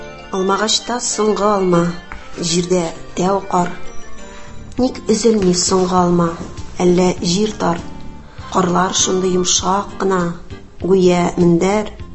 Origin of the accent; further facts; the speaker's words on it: Pushche, Tatarstan, Russia; Минем туган ягым Актаныш районы Пуще авылы. Мин шул авылда укыдым. 11-нче сыйныфны шул авылда тәмамладым.